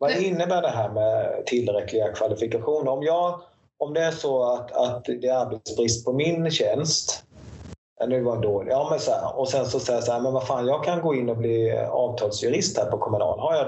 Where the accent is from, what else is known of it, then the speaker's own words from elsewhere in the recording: Braås, Kronoberg County, Sweden; Om det inte behövs barnskötare i Braås där jag kommer ifrån